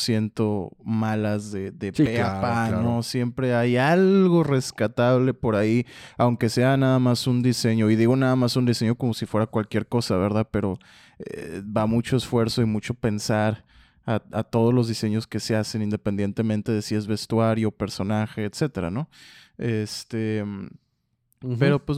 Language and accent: Spanish; Mexico; Siendo mexicano...